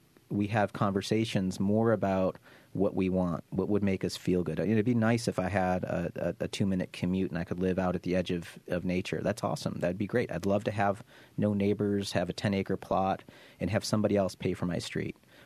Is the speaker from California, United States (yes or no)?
no; Rome, New York, United States; Syracuse was made by the Erie Canal, the same way my hometown of Rome, New York was.